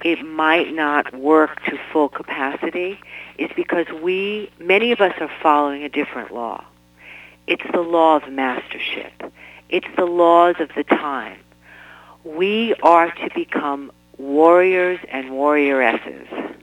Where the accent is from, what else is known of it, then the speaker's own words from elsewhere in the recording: Queens, New York, United States; You know, I'm from Queens, and I always teach women to be a queen.